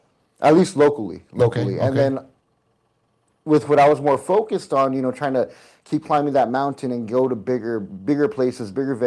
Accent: Alamo, Texas, United States; I'm originally from Alamo, Texas.

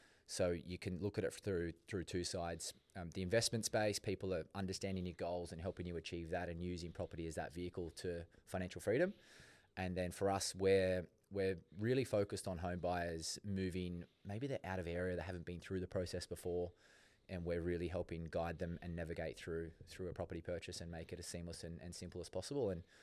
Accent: New South Wales, Australia; Mate, the coast has changed so much, like from when we grew up as kids.

